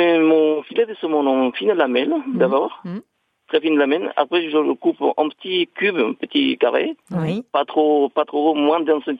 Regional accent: Chile; French is a second language; now in Blanc-Mesnil, France; Du Chili.

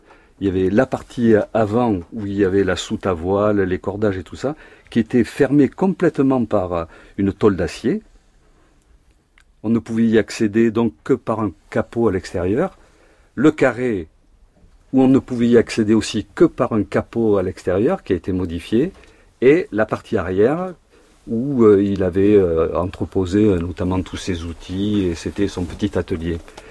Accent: Bordeaux, Nouvelle-Aquitaine, France; born there; Je suis né à Bordeaux.

